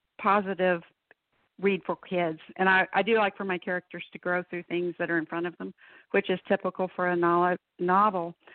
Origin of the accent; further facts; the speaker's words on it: Texas, United States; So having been to Europe a couple of times, It's always interesting when I say I'm from Texas, how excited people get, because Texas has kind of its own mystique.